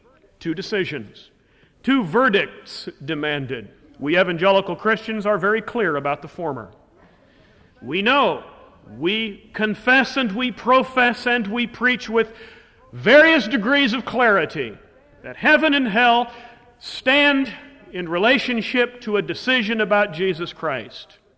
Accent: United States

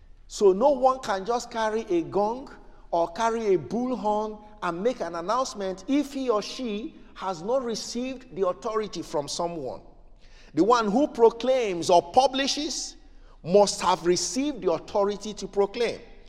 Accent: Nigeria; In my village, as a little boy growing up in Igbo land in Nigeria, we call them town criers.

